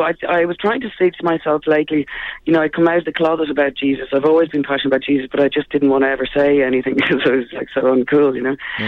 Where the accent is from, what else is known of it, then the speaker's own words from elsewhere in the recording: Ireland; Okay. All right, well, I grew up in Ireland.